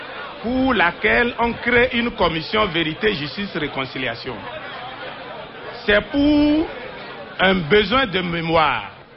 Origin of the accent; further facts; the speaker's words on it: Togo; Je suis moi-même togolais.